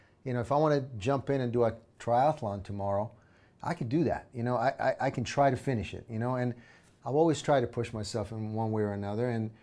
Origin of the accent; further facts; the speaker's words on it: Rome, Lazio, Italy; English is a second language; now in United States; I came from Rome, we came here as a family, you know, the first time we came to America on a green card. We ran out of money, so we had to move back to Italy